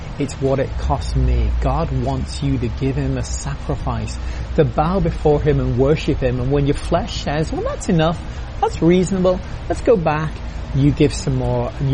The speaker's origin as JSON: {"language": "English", "country": "United Kingdom", "lives_now": "United States", "said": "I'm a Brit, I'm now French, and I'm a US citizen, live in New England"}